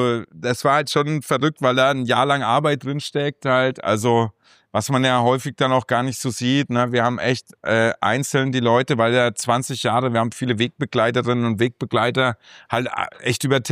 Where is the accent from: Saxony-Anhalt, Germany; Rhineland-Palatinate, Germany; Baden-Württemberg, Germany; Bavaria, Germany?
Bavaria, Germany; Bamberg; ey, wir sind aus Bamberg, so schaut's da aus, wir sind die Repräsentanten